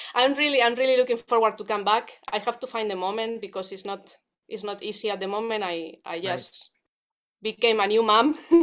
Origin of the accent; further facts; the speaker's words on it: Spain; I'm Spanish, I don't play flamenco